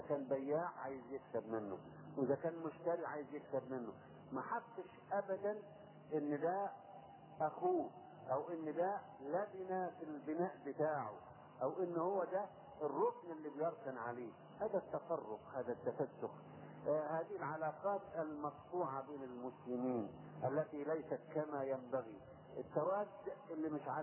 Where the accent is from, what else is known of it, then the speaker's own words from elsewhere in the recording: Egypt; يعني هات أي شعب من الشعوب عندنا في مصر أو في أي بلد ثاني